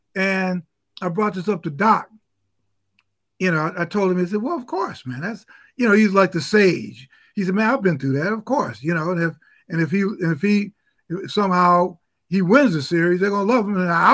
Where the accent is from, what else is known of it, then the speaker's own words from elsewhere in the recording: Chicago, Illinois, United States; It's like growing up in Chicago. You have, summer, 2 days of spring, then winter.